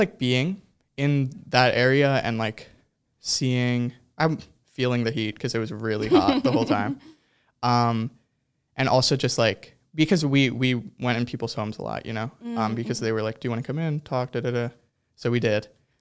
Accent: Chicago, Illinois, United States; I'm from Chicago, and I've done, like, a lot of, you know, kind of political, social type stuff around the city

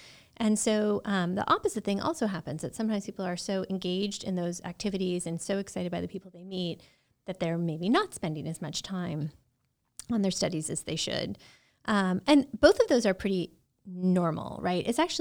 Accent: Michigan, United States; now in Tennessee, United States; Well, so first of all, I have to tell you, I'm from Michigan originally.

